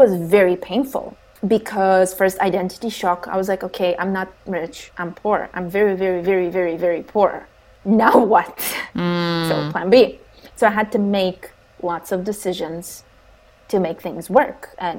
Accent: Bulgaria; So I grew up in a very poor country. I was born in Bulgaria. It's tough.

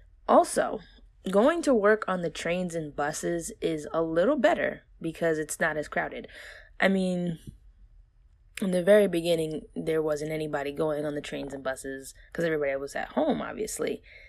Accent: New York, United States; being a New Yorker

